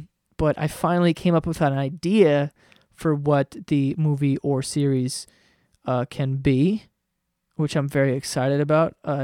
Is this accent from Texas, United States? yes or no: no; New York, United States; A lot of people get upset that I say axe, because I don't know, I'm from New York